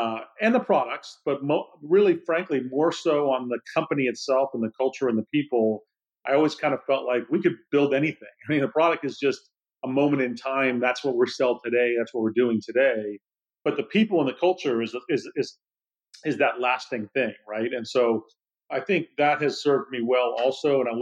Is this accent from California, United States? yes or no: yes; California, United States; growing up in the Silicon Valley